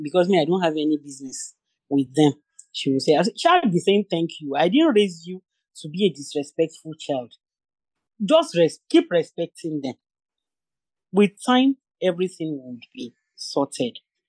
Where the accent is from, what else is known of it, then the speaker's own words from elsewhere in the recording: Ilaro, Ogun, Nigeria; we were both from Ogun State. He was from Abeokuta. I am from Ilaro.